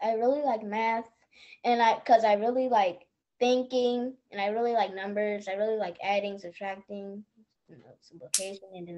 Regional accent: New Orleans, Louisiana, United States; I am from New Orleans, Louisiana. I moved here 5 months ago, I think. And I am 9 years old. I was born in October 13th, 2013.

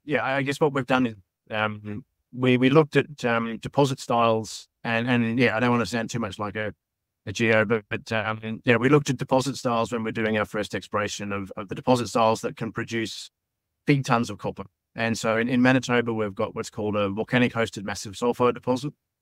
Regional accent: Australia; obviously I'm Australian and we come from strong exploration background in Australia.

